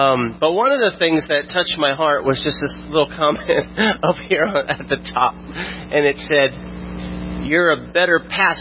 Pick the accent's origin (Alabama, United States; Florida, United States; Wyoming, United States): Florida, United States; I'm from Florida, was in Florida in 1986